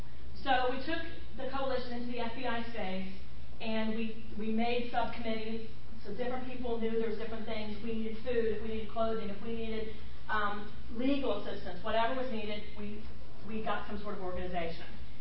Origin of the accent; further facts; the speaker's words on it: Kentucky, United States; Now, I'm not from Pittsburgh. I'm from Kentucky.